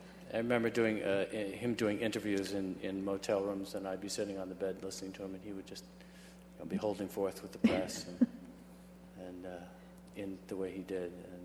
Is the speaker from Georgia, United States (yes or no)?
no; New York, United States; I grew up on Long Island and very seldom came to the city.